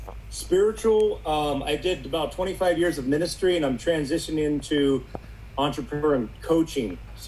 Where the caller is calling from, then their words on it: San Diego, California, United States; San Diego. Yes, sir. Yes, sir. San Diego.